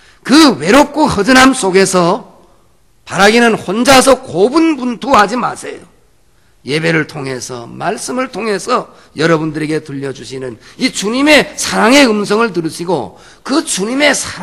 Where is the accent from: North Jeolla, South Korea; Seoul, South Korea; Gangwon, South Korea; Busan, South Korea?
Busan, South Korea; 내가 얼마 전에 우리 고향 부산 그래도 동네 온천장에 있는